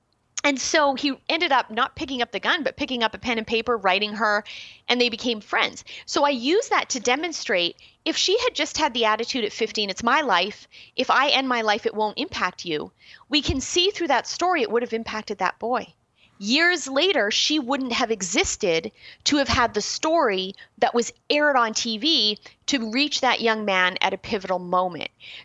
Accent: Canada; now in United States; I'm originally a Canadian, although I'm in the States now. So I look and grieve at my own country

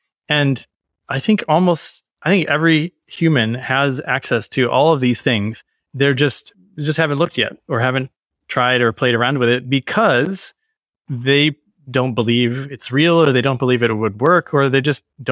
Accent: Missouri, United States; because, you know, I'm from Missouri, which we call the show me state.

